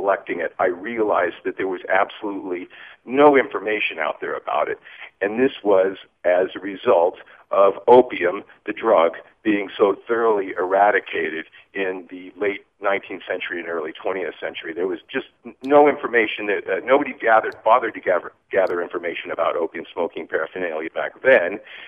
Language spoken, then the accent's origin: English; San Diego, California, United States; because I'm from San Diego and it's a Navy town.